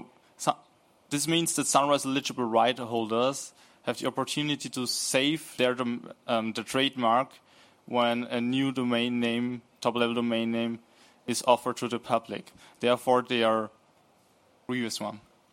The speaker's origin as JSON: {"language": "English", "country": "Austria", "said": "I studied law. I'm from Austria"}